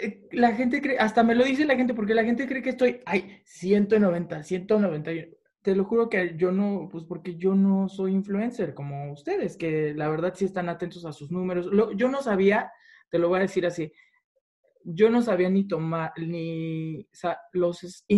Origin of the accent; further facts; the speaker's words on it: Mexico; now in London, United Kingdom; Soy mexicano, sí.